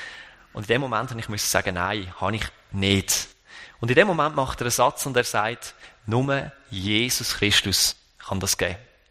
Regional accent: Wohlen, Aargau, Switzerland; now in Dietlikon, Switzerland; in meinem Nachnamen versteckt sich eigentlich schon ziemlich viel, weil ich komme tatsächlich von Wohlen. Und das liegt im Kanton Aargau, also ich bin eigentlich ein gebürtiger Aargauer.

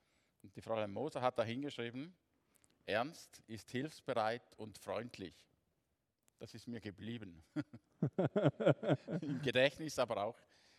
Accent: Herisau, Appenzell Ausserrhoden, Switzerland; 1965 aufgewachsen in Herisau in einer Familie, in der schon drei Kinder vorhanden waren. Ich bin ein Nachzügler.

